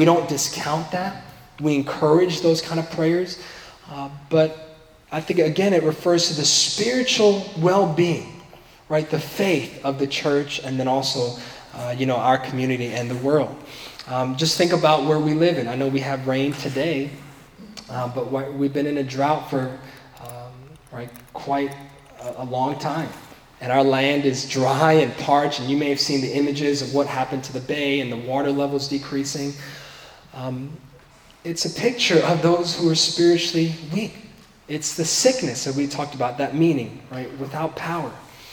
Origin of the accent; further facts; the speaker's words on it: East Coast, United States; I know some ministries that I grew up in the East Coast